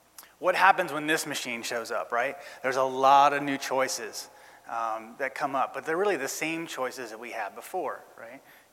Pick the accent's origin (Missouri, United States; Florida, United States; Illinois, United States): Florida, United States; Orlando; I'm from Orlando, so I've made the trip out here to spend the week with you guys talking about web tool chain.